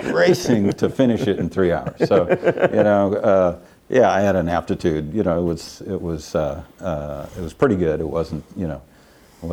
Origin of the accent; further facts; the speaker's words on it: Seattle, Washington, United States; So I grew up in Seattle and was the son of two pediatricians and some pretty prominent physicians in Seattle, and shuttled off at an early age to Lakeside School, and was introduced to a very academic community in Seattle